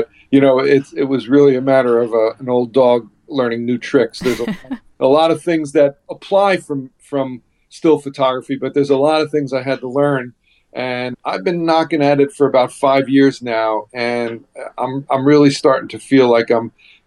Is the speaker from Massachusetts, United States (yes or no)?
no; New Jersey, United States; And it was a story to shoot my home state of New Jersey.